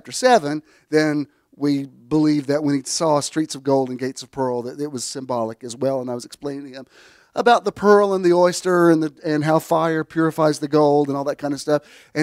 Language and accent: English; Southern US, United States; And because I'm from the Bible Belt and I have a history like you guys have, I have a soulish connection with it as well.